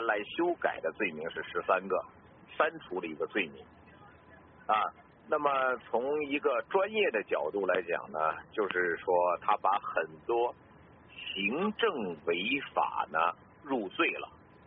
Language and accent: Chinese; Beijing, China; 观众大家好啊，我是北京的